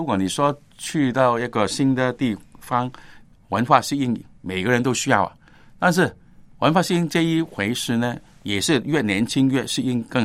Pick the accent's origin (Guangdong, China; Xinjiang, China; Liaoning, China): Guangdong, China; 哎呀，你要好好学我们广东话。